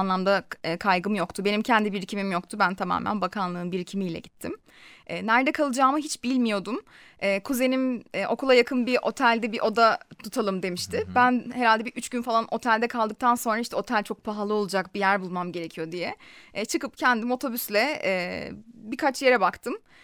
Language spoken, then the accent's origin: Turkish; İzmir, Turkey; Zaten İzmirliyim ve İzmir'de okumuştum üniversiteyi de.